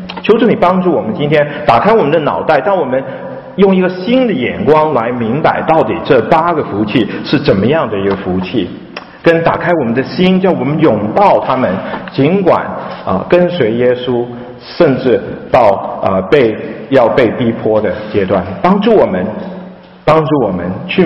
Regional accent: Hong Kong; 那我在香港长大

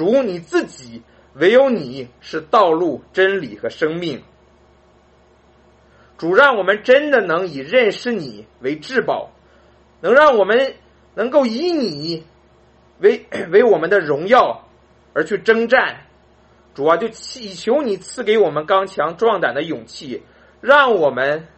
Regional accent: Northeast China, China; 我来自东北，跟绝大多数东北人一样，我们的祖辈是清朝末年闯关东的山东移民与满洲人组成的家庭。

